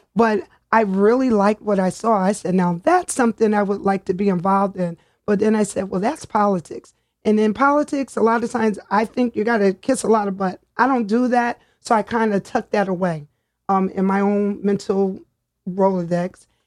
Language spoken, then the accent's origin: English; New Haven, Connecticut, United States; I grew up, born and raised in New Haven with my mom and my sister.